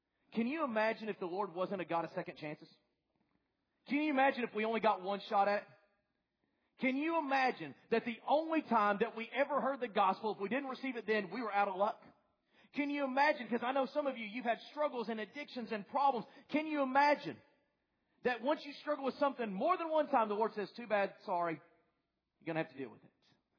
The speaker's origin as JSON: {"language": "English", "region": "the South", "country": "United States", "said": "Now, I don't know about you, but I'm from the South."}